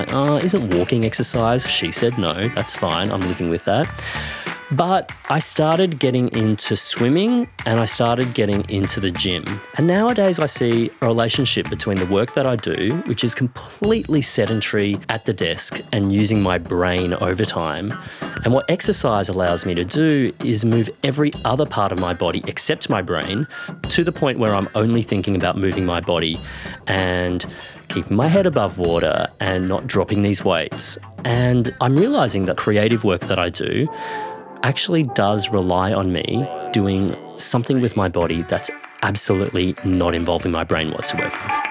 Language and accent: English; Queensland, Australia; when I was growing up in Queensland, all forms of exercise were presented to us in the form of sport.